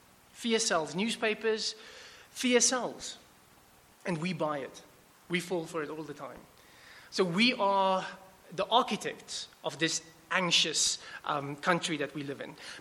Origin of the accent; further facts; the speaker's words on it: Newcastle, KwaZulu-Natal, South Africa; first language Afrikaans; English is a second language; as an Afrikaans kid growing up in Newcastle, in KwaZulu-Natal, in the early 90s